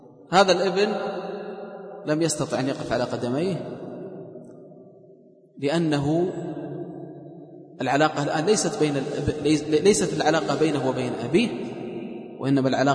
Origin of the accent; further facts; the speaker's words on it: Riyadh, Riyadh Province, Saudi Arabia; مرة من المرات عندنا في الرياض كان هناك أب